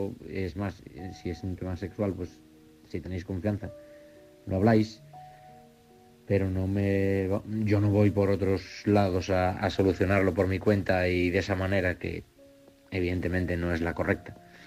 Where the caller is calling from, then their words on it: Oviedo, Asturias, Spain; de Oviedo.